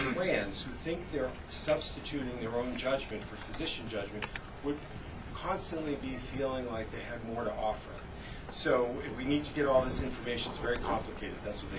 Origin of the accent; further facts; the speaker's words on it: Massachusetts, United States; I'm also from Massachusetts, I'm a practitioner in Boston, completely outpatient practice